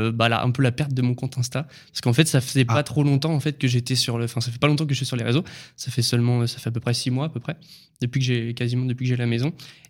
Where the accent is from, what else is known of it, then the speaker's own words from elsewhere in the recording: Normandy, France; Je viens de Normandie